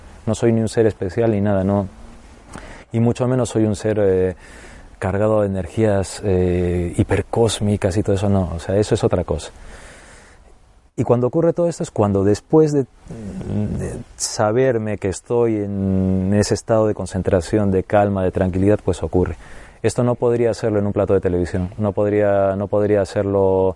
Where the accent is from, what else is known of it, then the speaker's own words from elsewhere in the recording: Peru; moved away; cuando yo vine de Perú